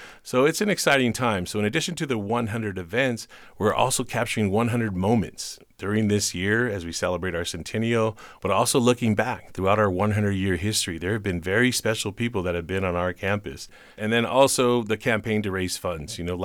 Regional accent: Norwalk, California, United States; I grew up in Norwalk, California, low income, first generation Latino.

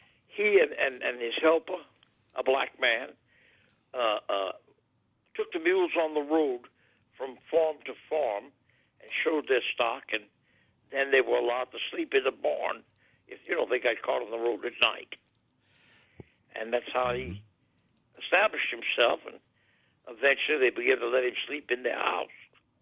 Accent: Lafayette, Louisiana, United States; born there; I was born at home in Lafayette.

